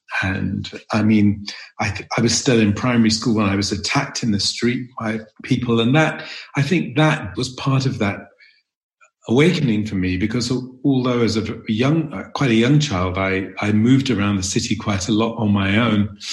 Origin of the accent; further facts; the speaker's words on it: London, United Kingdom; I grew up in North London, and London was in the 1950s and early 60s